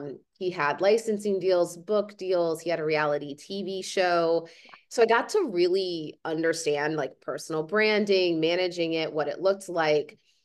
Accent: Midwest, United States; so I grew up in the Midwest on a farm and I'm a first generation college grad.

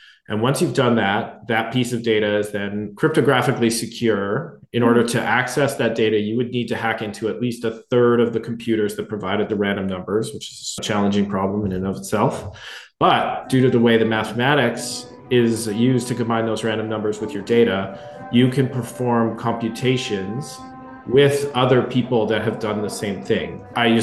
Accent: Calgary, Alberta, Canada; I'm an electrical engineer by training. I come from Calgary, Canada.

